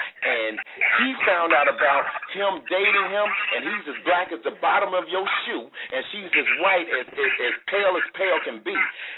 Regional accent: Memphis, Tennessee, United States; now in Washington, United States; I am from Memphis, Tennessee. I just moved here. I just moved to Washington, D.C. because I couldn't find a job at home.

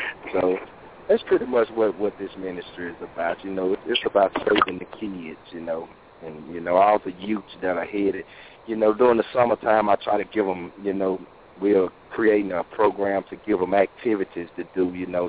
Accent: Joppa, Texas, United States; I'm from Joppa.

